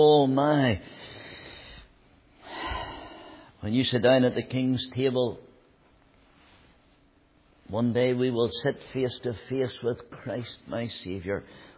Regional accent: Hillsborough, Northern Ireland, United Kingdom; I was brought up in Hillsborough.

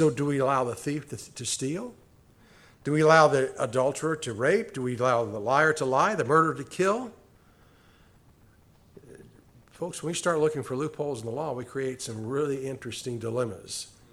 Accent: Arizona, United States; the beauty of Cochise County, and growing up in Cochise County

